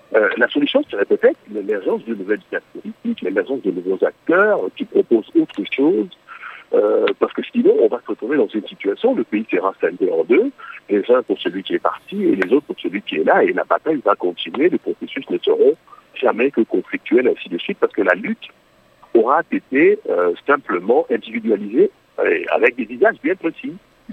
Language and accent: French; Madagascar; de loin, je suis un malgache, je suis un peu mort.